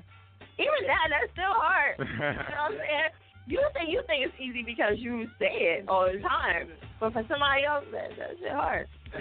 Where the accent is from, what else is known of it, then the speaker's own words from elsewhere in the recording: New Jersey, United States; now in Philadelphia, United States; I'm from Jersey, but I've been in Philly for 15.